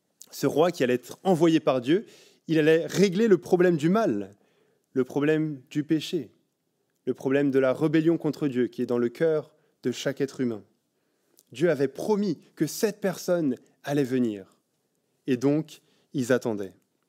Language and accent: French; France; now in Belgium; je ne vais pas passer trop de temps là-dessus en tant que Français en Belgique